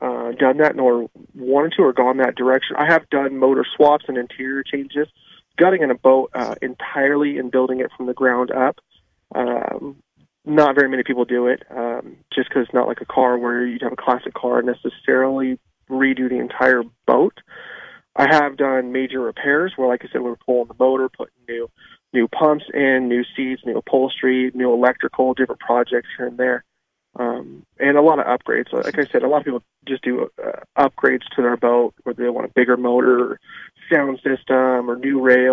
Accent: Portland, Oregon, United States; I'm from the Northwest in Portland, and we go out to the coast, and boats can go out there.

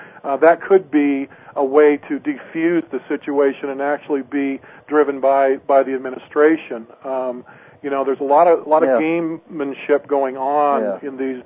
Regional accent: Washington, United States; I grew up on the Olympic Peninsula and Western Washington outside of Seattle

